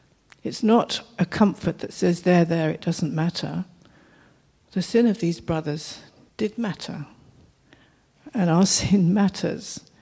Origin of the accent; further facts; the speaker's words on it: South East England, United Kingdom; And actually, I grew up quite near Hastings